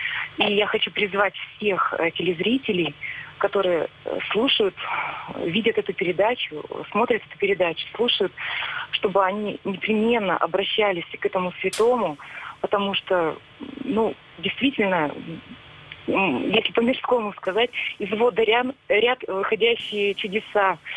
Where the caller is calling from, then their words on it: Komsomolsk-on-Amur, Khabarovsk Krai, Russia; Алло, здравствуйте. Я вам звоню из Комсомольска-на-Амуре.